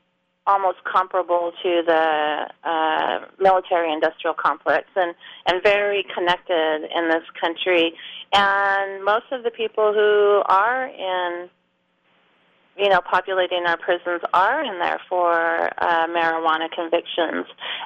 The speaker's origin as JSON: {"language": "English", "region": "California", "country": "United States", "said": "speaking of California, I'm a Californian, and we do have a proposition coming up on November's ballot"}